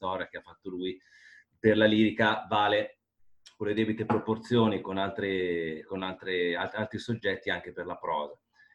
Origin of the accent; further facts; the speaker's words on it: Milan, Lombardy, Italy; io parlo da milanese, perché lavoro, sono di Milano e lavoro a Milano.